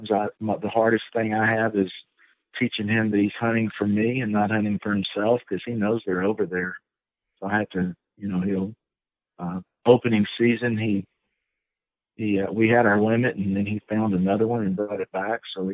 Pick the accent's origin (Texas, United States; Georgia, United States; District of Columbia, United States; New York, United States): Texas, United States; And hunting, and I'm from East Texas, and so hunting in the river bottoms in East Texas